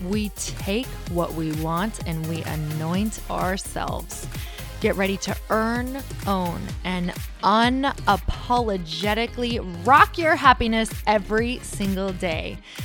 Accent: Midwest, United States; I'm from the Midwest and it was not hard to be on time there

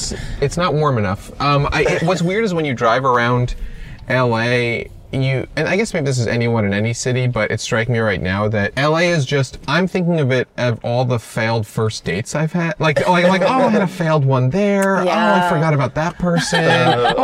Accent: New York, United States; now in Los Angeles, United States; there's not a ton of good Chinese food in LA, which is a shame because I grew up in New York where it was really good.

